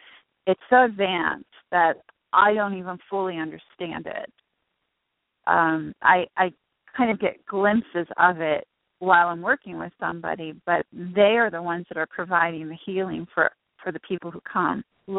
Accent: Northeast, United States; No, I look forward to coming north because I am from the Northeast, and believe it or not, I haven't been to Niagara Falls before.

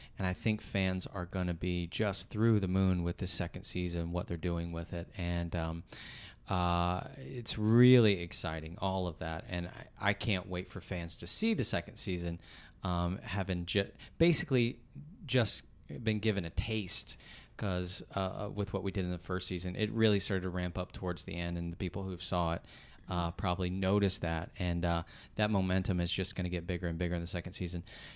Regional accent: Alabama, United States; I grew up in Alabama, so we watched a lot of football instead.

